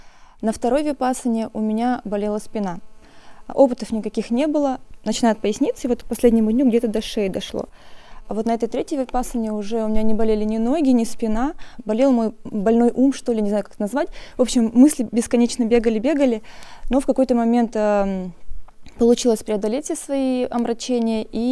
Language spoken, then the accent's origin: Russian; Yekaterinburg, Sverdlovsk Oblast, Russia; я из Екатеринбурга